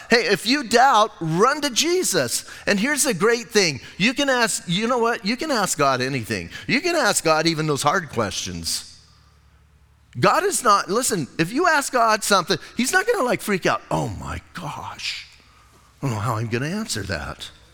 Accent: Bisbee, Arizona, United States; Remember, I'm from Bisbee, so I get a pass, right?

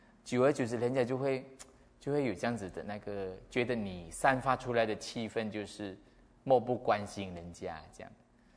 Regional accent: Malaysia; 因为我们马来西亚没有这样子的佛学课的，没有出家众嘛，我家乡啦

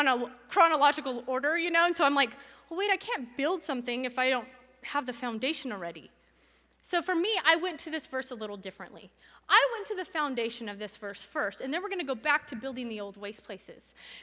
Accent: California, United States; We're from California. We live by Cabazon

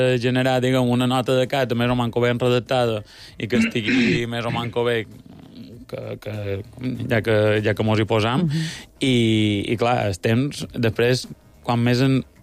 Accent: Santa Maria del Camí, Balearic Islands, Spain; Nosaltres som de Santa Maria.

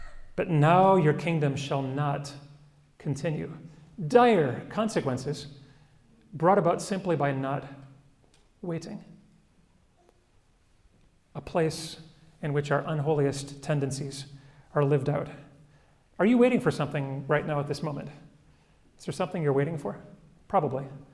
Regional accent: United States; I'm an American, and Americans have a problem in that we don't like to wait very much.

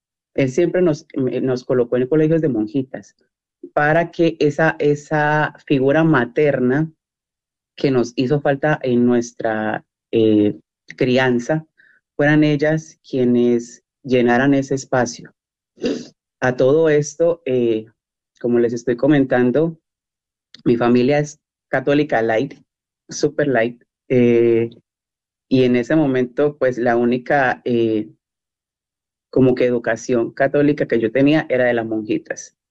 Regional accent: Honduras; born there; Yo nazco en lo que es en Honduras, de una familia colombiana. Ambos padres son colombianos y toda mi descendencia es colombiana. Nazco en Honduras porque por cuestiones pues, de mi papá, de trabajo, terminamos acá en Honduras

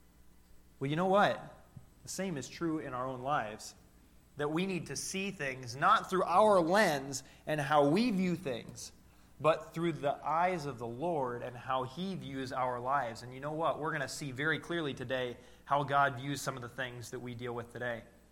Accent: Midwest, United States; I'm from the Midwest, where you see a house every half mile

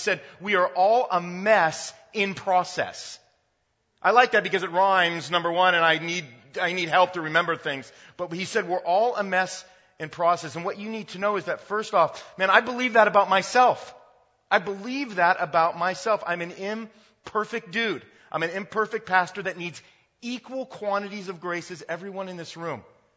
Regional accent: California, United States; moved away as an adult; now in Ashland, United States; I'm from Ashland, Ohio. A little of my background is that God moved me, a native Californian, a California kid, all the way to, smallish, mid-sized town, Ohio, over 6 years ago.

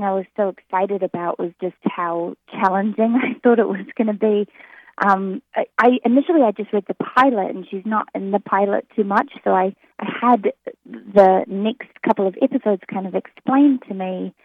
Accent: New Zealand; I'm from New Zealand, so I can handle a lot of rain because it never stops raining in New Zealand.

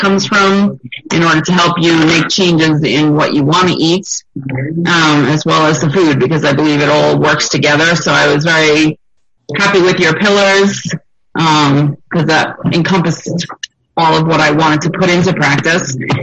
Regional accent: Long Island, New York, United States; I'm from Long Island, New York

